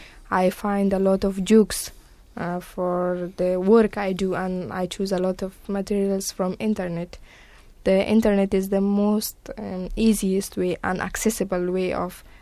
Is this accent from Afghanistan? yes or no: yes; Afghanistan; English is a second language; now in London, United Kingdom; I'm studying in English.